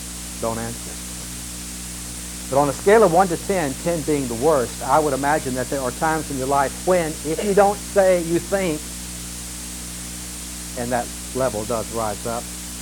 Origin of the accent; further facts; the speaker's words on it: the South, United States; accent: southern; Why did you raise me as a southerner? Although I did move out west and lost all my accent that I used to have when I lived down south.